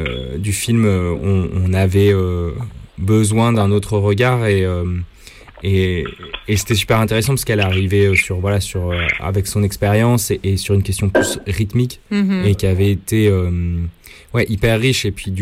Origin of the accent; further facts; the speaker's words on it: Grenoble, Auvergne-Rhône-Alpes, France; il se trouve que je suis grenoblois par ailleurs